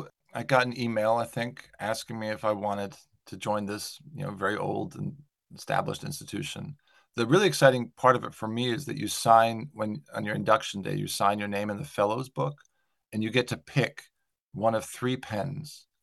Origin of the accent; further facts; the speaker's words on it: United States; accent: American; now in England, United Kingdom; I hope you can hear from my accent that I am an American. I did actually become a British subject about 15 years ago, and I've lived in England about half my life now, but my formative experiences were mostly American